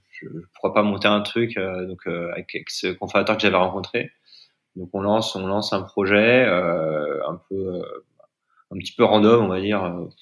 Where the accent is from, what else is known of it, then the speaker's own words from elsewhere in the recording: France; now in India; je suis en Inde, moi, je suis français